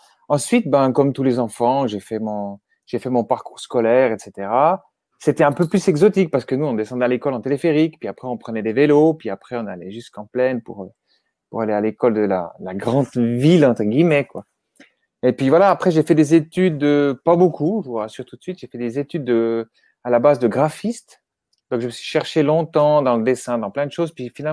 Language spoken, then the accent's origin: French; Switzerland; J'ai pu passer ma patente, chez nous, en Suisse, c'est les patentes de prof de ski.